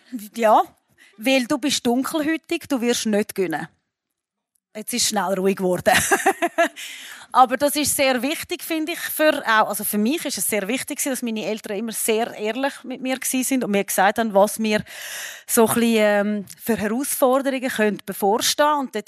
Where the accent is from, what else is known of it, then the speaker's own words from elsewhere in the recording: Ticino, Switzerland; Man hat, den Meer habe ich eben nicht gekannt und ich bin im Tessin aufgewachsen.